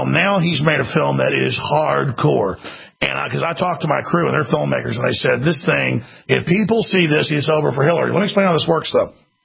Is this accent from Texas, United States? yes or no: yes; Dallas, Texas, United States; I grew up in Dallas, Texas.